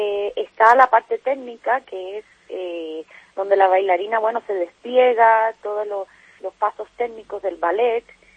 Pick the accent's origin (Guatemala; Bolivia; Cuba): Cuba; Yo soy cubana